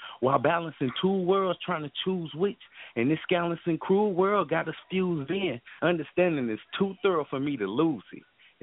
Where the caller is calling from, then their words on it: Detroit, Michigan, United States; I'm calling from Detroit, Michigan.